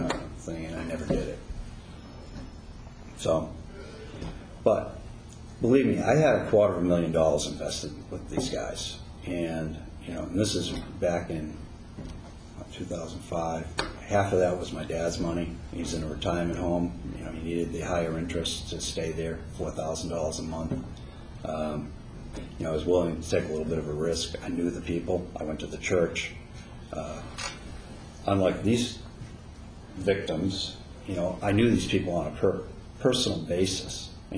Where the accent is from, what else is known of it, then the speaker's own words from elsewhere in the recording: New Hampshire, United States; even though I don't live in the state, when somebody asks me where I live, I'm from New Hampshire.